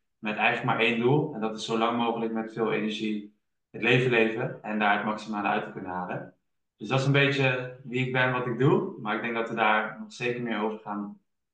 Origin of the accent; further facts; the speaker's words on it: Nijmegen, Gelderland, Netherlands; Ik ben 28 jaar oud en ik woon op dit moment in Nijmegen. Ik kom ook uit Nijmegen.